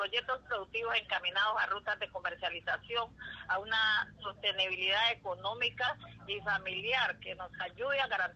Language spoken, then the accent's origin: Spanish; Colombia; ese derecho principal y fundamental que tenemos como seres humanos, como colombianos.